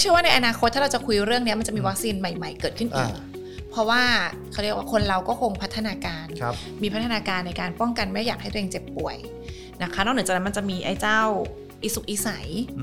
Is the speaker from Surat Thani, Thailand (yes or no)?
no; Bangkok, Thailand; เราเป็นคนกรุงเทพนะคะ